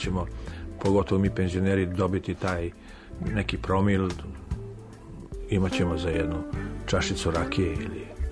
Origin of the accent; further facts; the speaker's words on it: Kruševac, Šumadija and Western Serbia, Serbia; Ja sam iz Kruševca, tamo ko nema nadimak, taj nije iz Kruševca, iz grada samog. Tako da svi imam nadimak.